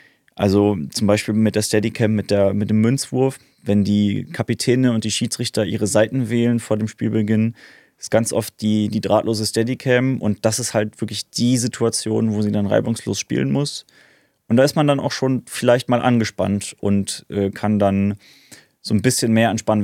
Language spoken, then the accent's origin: German; Dortmund, North Rhine-Westphalia, Germany; Als gebürtiges Kind des Ruhrgebiets bin ich Dortmunder.